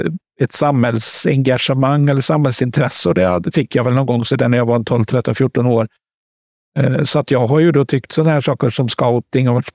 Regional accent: Västra Götaland County, Sweden; så där är jag uppväxt och, där, ja, och jag har fortfarande faktiskt kvar ett hus där

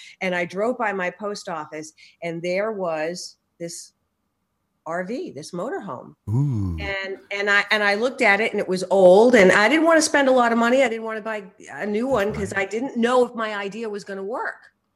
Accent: Massachusetts, United States; now in Maine, United States; Massachusetts.

